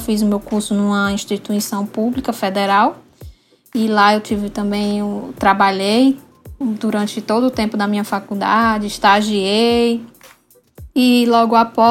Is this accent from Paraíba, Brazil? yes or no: no; Ceará, Brazil; also born or lived in Rio Grande do Norte; eu sou cearense, né? Mas eu também tenho um histórico no Rio Grande do Norte, que foi onde eu me formei e cresci profissionalmente falando. Mas agora estou de volta no Ceará, atuando aqui